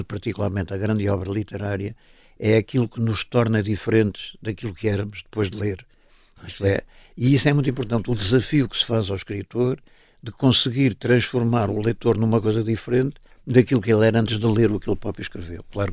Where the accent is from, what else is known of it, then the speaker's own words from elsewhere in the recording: Nazaré, Leiria, Portugal; muito pela terra onde nasci, a Nazaré, pelas circunstâncias de vida nesse tempo na Nazaré, que eram muitíssimo difíceis